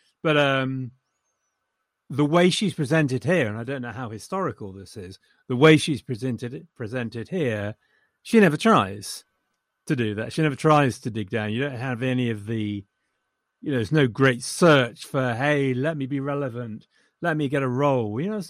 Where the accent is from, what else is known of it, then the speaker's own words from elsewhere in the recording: England, United Kingdom; I'm too English to enjoy that.